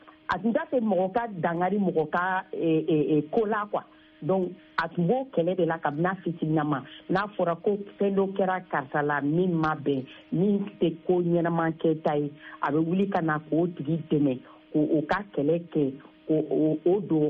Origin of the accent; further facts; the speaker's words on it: Mali; Bon, moi d'abord, je suis vraiment une Malienne. Je suis une Malienne